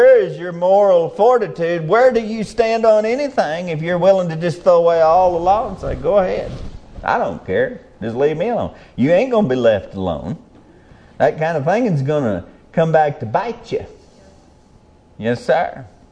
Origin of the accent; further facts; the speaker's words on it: United States; Now, I am an American, and this is my country, and these are my people, and I owe them some things just because of that fact. I live here.